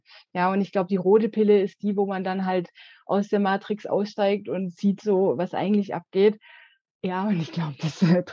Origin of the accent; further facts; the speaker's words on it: Baden-Württemberg, Germany; Ich komme aus dem Schwabenland, ja.